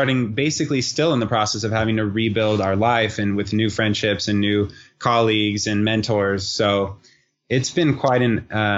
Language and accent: English; California, United States; Yeah. Well, you know, so the interesting thing is that I grew up in Southern California, so specifically Orange County area.